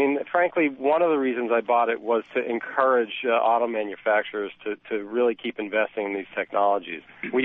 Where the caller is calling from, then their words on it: Concord, Massachusetts, United States; I'm calling from Concord, Mass.